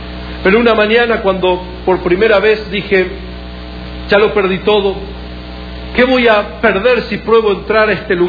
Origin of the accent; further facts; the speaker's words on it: Buenos Aires, Argentina; judío, con padres judíos, madre judía, me formé en un colegio religioso en Buenos Aires, yo soy de origen argentino